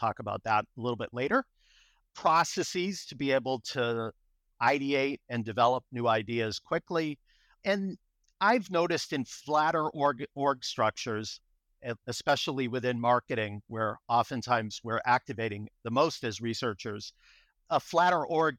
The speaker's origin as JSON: {"language": "English", "town": "Boston", "region": "Massachusetts", "country": "United States", "tie": "born or raised there", "accent": "Boston", "lives_now": "California, United States", "said": "I grew up in Boston, so you'll hear my Boston accent come through, but I've been in California, all over California, actually"}